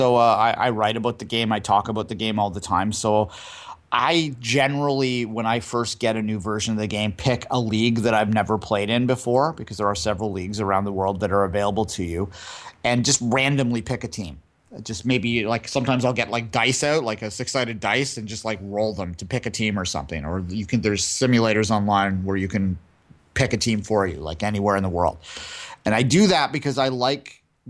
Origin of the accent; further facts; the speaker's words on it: Canada; someone who grew up as a bit of an Anglophile, growing up in Canada